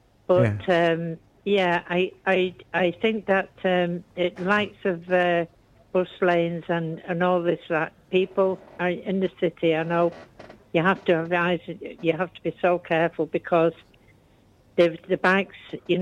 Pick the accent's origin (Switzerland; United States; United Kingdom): United Kingdom; England; moved away; I'm from England, but I've been over here over 20 years.